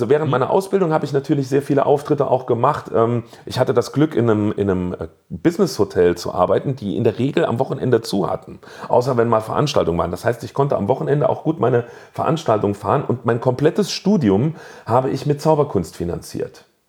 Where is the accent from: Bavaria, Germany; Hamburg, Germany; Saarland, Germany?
Saarland, Germany; bei uns im Saarland sagt man so ein Furz im Kopf.